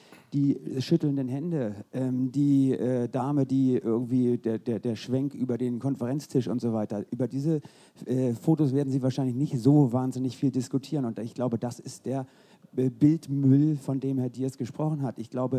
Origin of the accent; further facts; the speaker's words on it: Celle, Lower Saxony, Germany; ich komme aus Celle, ich bin Lehrer.